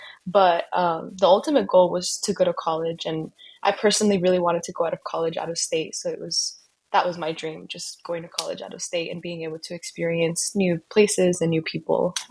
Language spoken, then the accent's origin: English; Ciudad Juarez, Chihuahua, Mexico; also born or lived in Santa Teresa, New Mexico; now in United States; I go to Harvard University. I'm studying integrative biology, and I'm originally from Santa Teresa, New Mexico, but I grew up in Ciudad Juarez, Mexico.